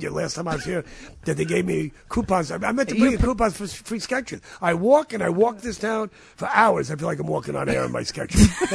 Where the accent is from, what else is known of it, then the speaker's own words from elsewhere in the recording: New York City, New York, United States; So the exhilaration of being in my hometown and working on a Woody Allen project, and my wife had died a week before. I mean, it was, you know, I'm in New York, which is great.